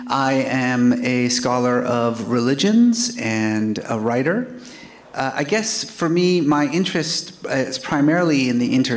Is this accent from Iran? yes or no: yes; Iran; I grew up in Iran. I was the child of a, we were sort of basically moderate Muslim family.